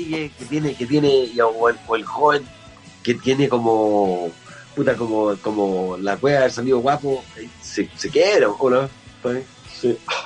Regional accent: Chile; cosa que el chileno tiene, puta, no tan bien desarrollado, diría yo. Nosotros somos

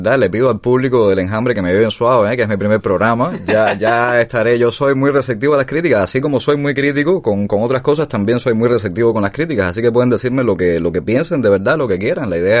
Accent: Cuba; Somos cubanos que damos opinión sobre lo que pasa en Cuba.

